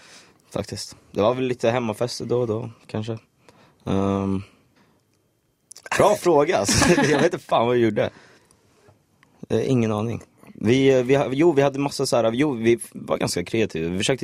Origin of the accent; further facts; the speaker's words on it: Stockholm, Stockholm County, Sweden; now in Kalmar, Sweden; jag kom från Stockholm. Jag fyller 22 nästa vecka. Av någon sjuk anledning så hamnar jag i Kalmar.